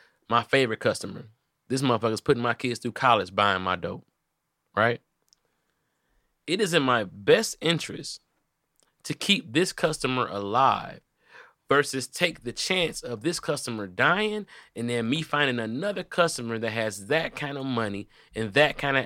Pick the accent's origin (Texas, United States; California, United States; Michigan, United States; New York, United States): Michigan, United States; Detroit; I come from Detroit.